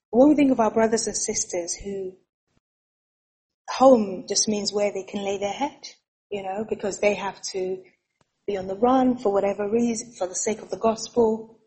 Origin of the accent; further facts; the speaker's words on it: Nigeria; born there; Nigeria is actually my home country, so I was born in Nigeria.